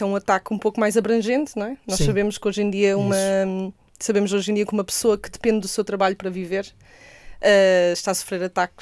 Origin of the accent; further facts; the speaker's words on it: Setúbal, Portugal; enquanto Setubalense de Gema ainda ficou mais revoltada